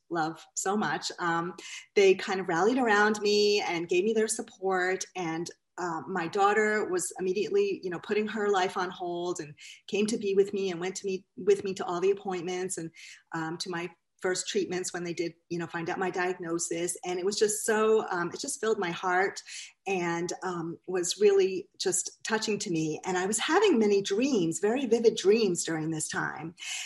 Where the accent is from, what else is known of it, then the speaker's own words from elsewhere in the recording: New York, United States; also born or lived in Florida; now in Florence, United States; I am calling in from Florence, Vermont, where we have lived for just 1 year. We moved here from Florida and we're originally from New York.